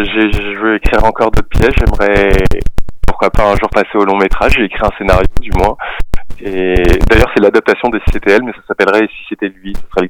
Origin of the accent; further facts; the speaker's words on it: Saint-Jean-de-Maurienne, Auvergne-Rhône-Alpes, France; je suis originaire de Saint-Jean-de-Maurienne